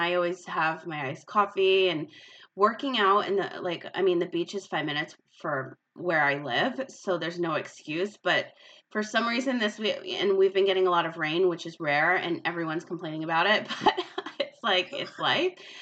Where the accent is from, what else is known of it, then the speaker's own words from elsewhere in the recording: Rhode Island, United States; I mean, I grew up in Rhode Island, so I used to have that Dunkin' Donuts in the snow anyway.